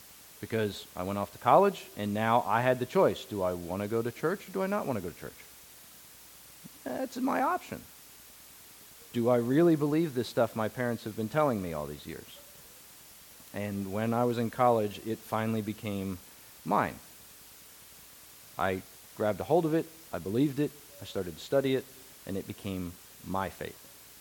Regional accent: New Jersey, United States; we lived in New Jersey, in South Jersey. I was born in the South. Technically, I was born in the South.

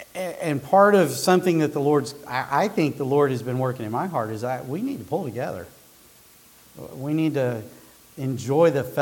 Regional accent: Asheville, North Carolina, United States; I'm from Asheville. I guess we moved down there the summer between second and third grade.

